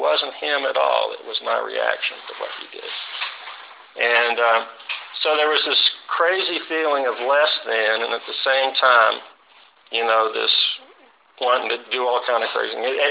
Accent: East Point, Georgia, United States; also born or lived in Marietta; I was born in Georgia Baptist Hospital and then grew up in East Point, and then we moved up to Marietta.

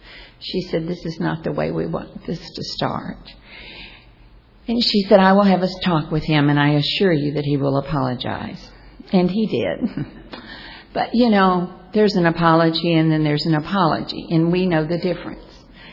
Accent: the South, United States; And he's a Yankee, and I'm a Southerner.

